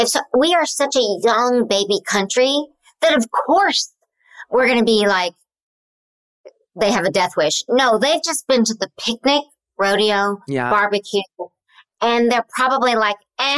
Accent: Oklahoma, United States; And it was ironically from Oklahoma, and you know I'm from Oklahoma.

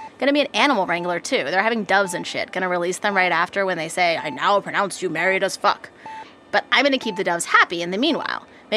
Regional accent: Somerville, Massachusetts, United States; I'm from Somerville.

